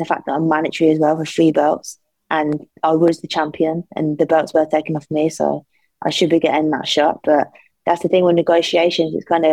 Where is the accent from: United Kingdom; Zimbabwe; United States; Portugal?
United Kingdom; Northampton, East Midlands; So I'm from Northampton, but I travel to Sheffield now